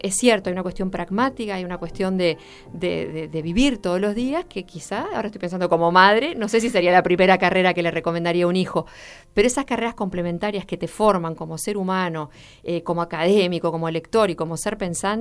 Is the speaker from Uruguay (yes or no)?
yes; Uruguay; lo que somos los uruguayos u orientales